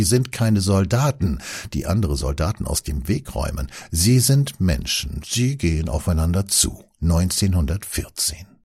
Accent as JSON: {"language": "German", "region": "Saxony", "country": "Germany", "tie": "born or raised there", "said": "In meiner Heimat Vogtland erhielten derweil in der gleichen Woche 300 Mitarbeiter eines Krankenhauses die Kündigung."}